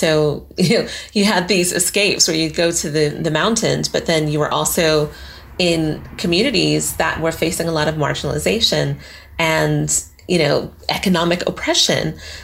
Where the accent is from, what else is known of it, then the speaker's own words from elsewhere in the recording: Colorado, United States; That was beautiful. Like going skiing, and we did a lot of stuff in the mountains because I was in Girl Scouts.